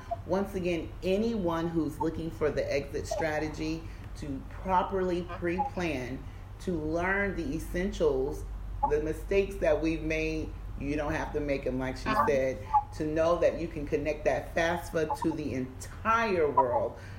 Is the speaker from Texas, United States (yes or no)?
no; South Carolina, United States; I'm from South Carolina.